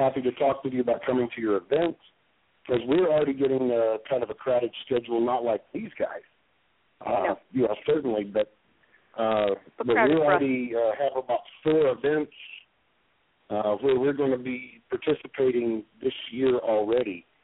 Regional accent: Chattanooga, Tennessee, United States; Yeah, well, and I'll throw out there, I grew up in Chattanooga.

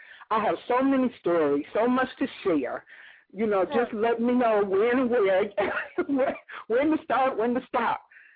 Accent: Chicago, Illinois, United States; And I'm from Chicago, but this cold was a different kind of cold.

